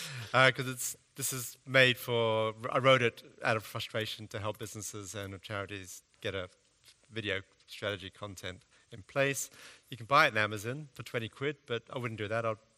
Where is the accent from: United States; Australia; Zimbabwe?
Australia; accent: slightly Australian; they don't understand my accent very well, being slightly Australian.